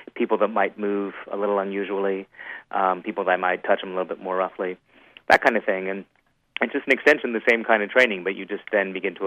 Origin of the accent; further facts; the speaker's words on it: Huntington, West Virginia, United States; I grew up in Huntington, West Virginia.